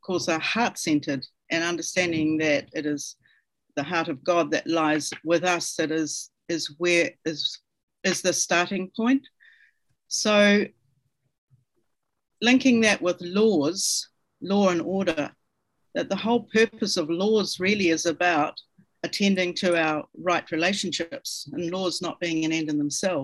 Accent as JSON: {"language": "English", "town": "Lower Hutt", "region": "Wellington", "country": "New Zealand", "said": "I'm from Te Awa Kairangi, Lower Hutt. My training is in education. I'm one of five children from a Catholic household."}